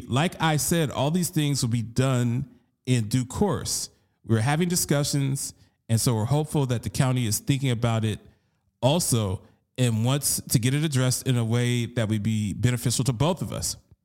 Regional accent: Baltimore, Maryland, United States; because I grew up living in Maryland in Baltimore.

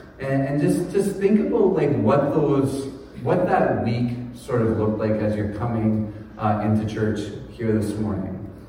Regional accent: Winnipeg, Manitoba, Canada; I grew up in Winnipeg, or just south of Winnipeg.

